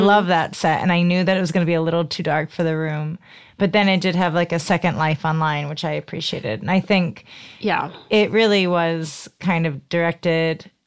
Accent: New York, United States; Thank you. I do identify as a New Yorker.

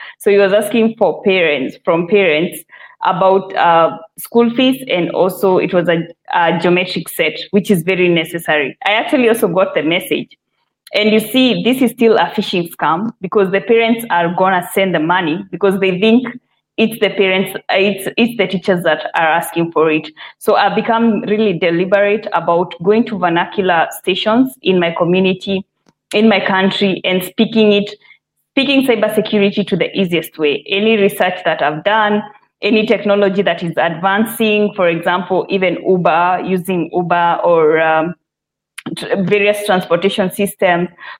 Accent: Kenya; I'm from Kenya. I'm a cybersecurity engineer with a background in software engineering

